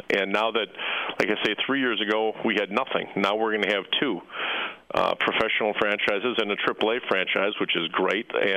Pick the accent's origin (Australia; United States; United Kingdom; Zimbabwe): United States; Wauwatosa, Wisconsin; I'm back from the Midwest in Wisconsin, a little town outside of Milwaukee called Wauwatosa, where I enjoyed playing sports.